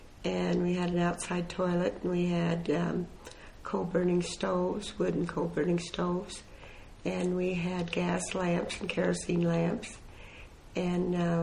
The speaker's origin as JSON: {"language": "English", "region": "Kansas", "country": "United States", "tie": "born there", "said": "I was born in Rice County, Kansas, on a farm."}